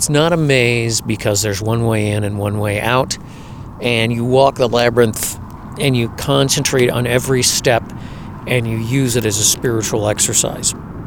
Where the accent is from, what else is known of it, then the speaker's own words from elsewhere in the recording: Midwest, United States; I would say, as a Midwesterner, especially in the summer and the fall, there's quite a few, you know, perfectly still nights.